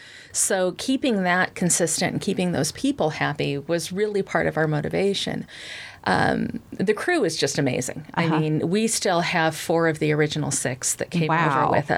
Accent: McKinleyville, California, United States; I grew up in McKinleyville, and I grew up with an enormous garden in a family where hunting and fishing was pretty much the standard.

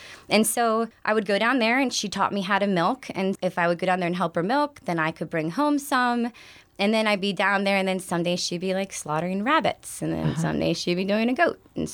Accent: East Coast, United States; but I grew up on the East Coast.

